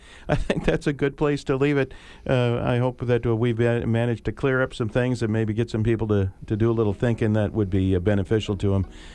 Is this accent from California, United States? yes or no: yes; Hayward, California, United States; Your experience, obviously, growing up where you did in Hayward, as I did